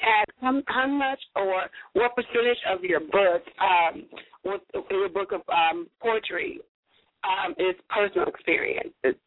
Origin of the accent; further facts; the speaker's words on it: Chicago, Illinois, United States; I totally agree. I'm from Chicago, so I understand.